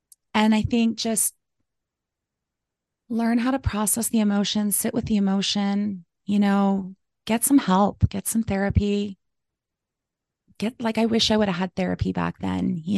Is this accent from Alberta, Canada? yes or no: yes; Calgary, Alberta, Canada; I was born and raised in Calgary, and I lived on an acreage with my parents when I was a teenager